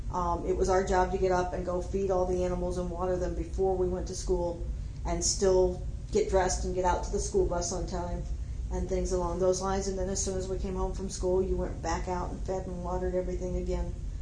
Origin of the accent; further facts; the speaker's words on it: North Miami, Florida, United States; Hey, I was born in Miami, Florida, 1957, a very, very hot July.